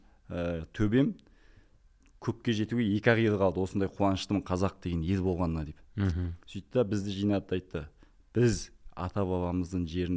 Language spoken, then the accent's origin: Kazakh; Mongolia; moved away as an adult; now in Kazakhstan; И мен 82 жылы Монголияда тудым. Сол жерде орта мектепті бітірдім, и сол жерде университет оқыдым Монголияда.